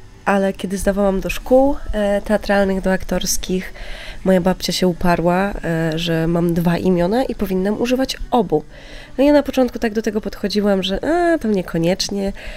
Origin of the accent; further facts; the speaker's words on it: Świętokrzyskie Voivodeship, Poland; now in Warsaw, Poland; Nie, ja pochodzę w ogóle z okolic Kielc.